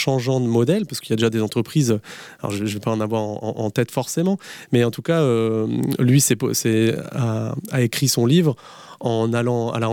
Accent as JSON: {"language": "French", "town": "Plougastel-Daoulas", "region": "Brittany", "country": "France", "said": "Alors moi je viens de Plougastel d'Aoulas, je suis citoyen de Plougastel d'Aoulas"}